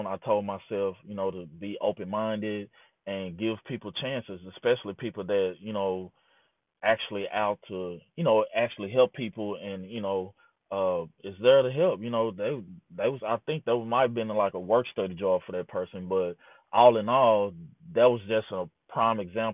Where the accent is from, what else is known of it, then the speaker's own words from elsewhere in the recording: Marlin, Texas, United States; Later on in my journey in life, in my hometown of Marlin